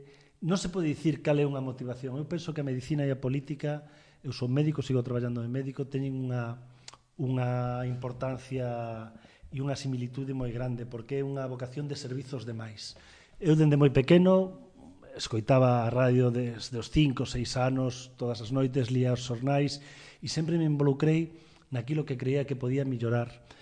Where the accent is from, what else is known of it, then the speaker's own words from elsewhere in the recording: Pontevedra, Galicia, Spain; tivemos os que nacemos en Pontevedra a sorte de nacer e de vivir en Pontevedra